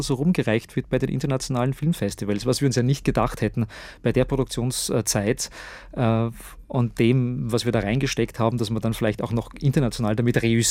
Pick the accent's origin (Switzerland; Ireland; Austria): Austria; In Sippenhaftung komme ich jetzt als Österreicher.